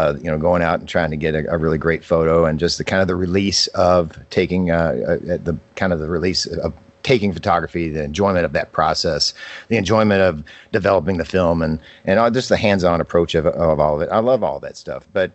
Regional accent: Louisville, Kentucky, United States; I'm from Louisville, Kentucky, and I am drinking a Miller Lite.

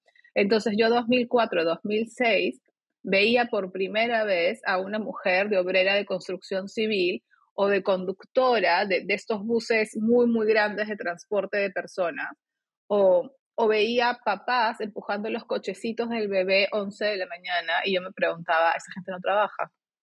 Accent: Peru; yo soy peruana, vivo en Perú y estudié en Perú.

